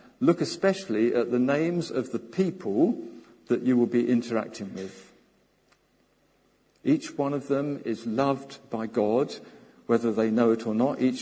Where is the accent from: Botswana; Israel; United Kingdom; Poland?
United Kingdom; I mean, sometimes we do feel a bit shy. We're British, for heaven's sake. We all feel that way.